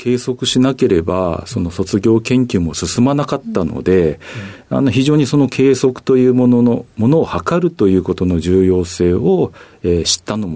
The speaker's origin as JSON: {"language": "Japanese", "town": "Ota", "region": "Gunma", "country": "Japan", "said": "群馬県太田市というところです。"}